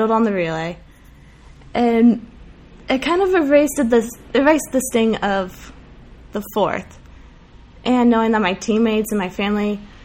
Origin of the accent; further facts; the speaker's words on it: Midwest, United States; You know, I'm from the Midwest, so